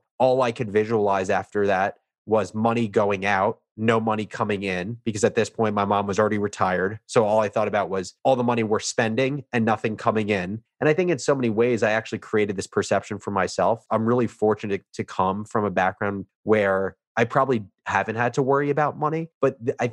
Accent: Livingston, New Jersey, United States; I grew up in New Jersey in the suburbs in Essex County, a town called Livingston.

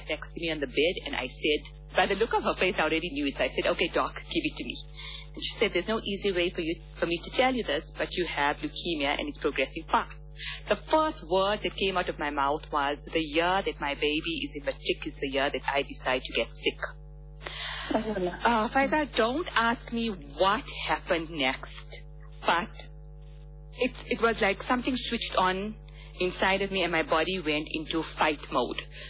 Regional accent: India; And being an Indian, I was craving samosas on that Sunday morning at 7 o'clock.

